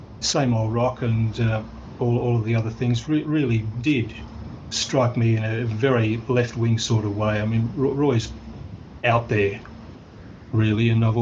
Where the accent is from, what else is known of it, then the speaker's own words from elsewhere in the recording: Fairy Meadow, New South Wales, Australia; And speaking of fairies, and I'm not kidding you, this suburb of my hometown was called Fairy Meadow.